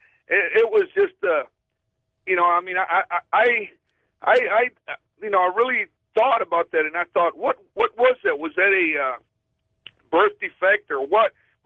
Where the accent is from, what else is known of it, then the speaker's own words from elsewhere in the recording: Harlingen, Texas, United States; now in Kansas City, United States; going from Kansas City, where I'm at right now, to South Texas, down there by Brownsville, my hometown of Harlingen.